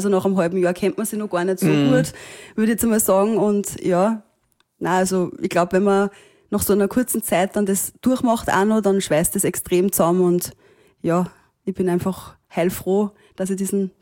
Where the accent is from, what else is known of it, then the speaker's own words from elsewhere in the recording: Austria; born there; Gott sei Dank bin ich in Österreich geboren.